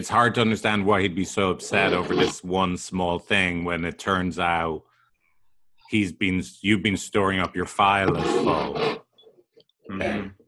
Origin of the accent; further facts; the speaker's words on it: Ireland; And where I grew up in Ireland, that is a value that you're showing you care about other people.